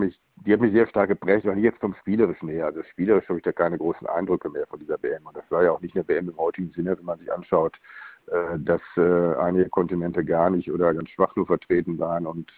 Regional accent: North Rhine-Westphalia, Germany; Und ich bin ja in der Nähe von Dortmund aufgewachsen.

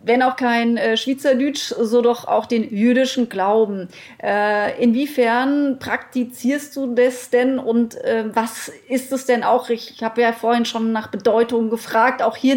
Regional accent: Münstertal, Baden-Württemberg, Germany; dass ich als Kind, ich musste immer nach Kaiserslautern, also ich komme aus dem Münsterta

